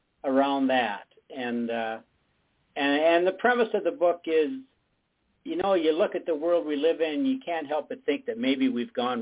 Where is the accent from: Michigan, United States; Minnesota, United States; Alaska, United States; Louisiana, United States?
Minnesota, United States; I'm from Minnesota. I'm mainly of Scandinavian descent.